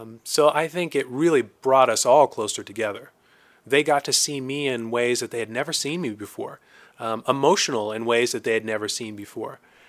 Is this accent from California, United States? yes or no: yes; Fresno, California, United States; But it was certainly very interesting growing up in the Fresno area just because the Hispanic culture was so prevalent there.